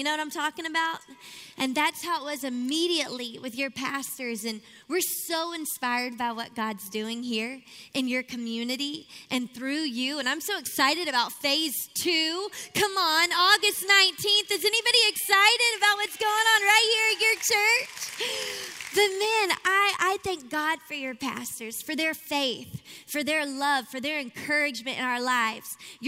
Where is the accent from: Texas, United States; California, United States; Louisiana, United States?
Louisiana, United States; Shreveport; now in Miami, United States; But you can tell by the accent that I carry that I'm not from Miami originally. I'm actually from 3 hours away from right here. Shreveport, Louisiana is my hometown.